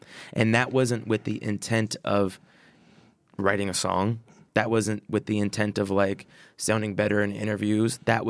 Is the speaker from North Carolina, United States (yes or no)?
no; Seattle, Washington, United States; I grew up in Seattle, Washington, in like a middle to upper middle class home.